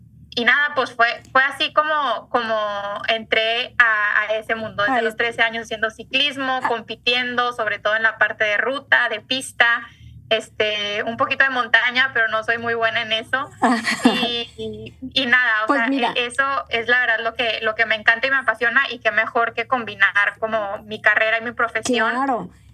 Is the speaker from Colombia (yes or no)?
no; Monterrey, Nuevo León, Mexico; yo soy de Monterrey, estudié en el TEC